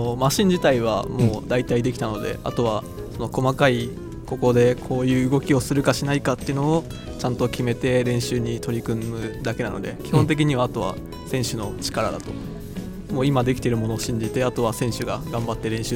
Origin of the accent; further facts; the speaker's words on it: Shizuoka, Japan; 出身は静岡県ですけど、うん、出身校は豊田高専から来ました。